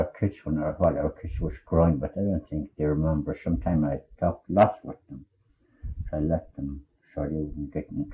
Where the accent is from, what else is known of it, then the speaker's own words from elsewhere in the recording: Allakaket, Alaska, United States; born there; I was born in Allakaket.